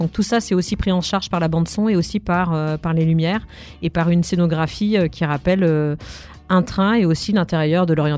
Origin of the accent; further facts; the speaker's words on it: France; Alors, évidemment, on est Français